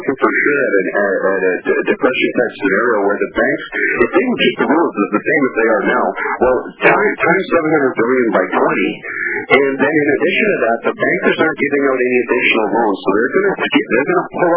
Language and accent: English; Canada; Yeah, well, you know, I'm from Canada.